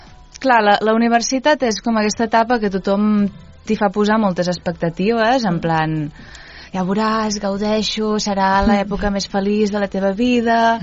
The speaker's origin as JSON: {"language": "Catalan", "town": "Banyoles", "region": "Catalonia", "country": "Spain", "tie": "born or raised there", "said": "A Banyoles tota la vida. He estat a Banyoles tota la vida, no perquè vaig anar a Barcelona a estudiar, però vaig néixer aquí, vaig passar la infància i adolescència."}